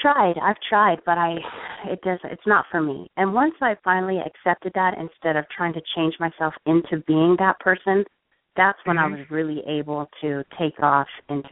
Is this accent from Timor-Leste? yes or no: no; San Diego, California, United States; I'm from San Diego, so I'll go back down to San Diego and visit my family and my friends